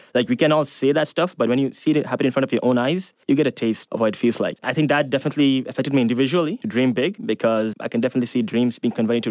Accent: Dubai, United Arab Emirates; And so I was born there, raised up there. I grew up there, made local friends. I grew up literally on the Sheikh Zayed Road. That's the highway which connects Abu Dhabi and Dubai.

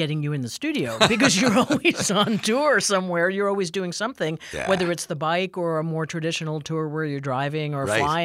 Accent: New Hampshire, United States; I'm from New Hampshire, so not too far from where you are now.

